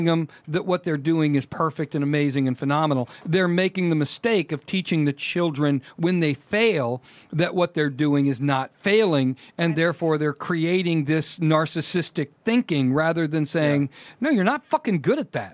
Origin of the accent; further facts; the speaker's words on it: Kansas City, United States; No, I grew up in Kansas City.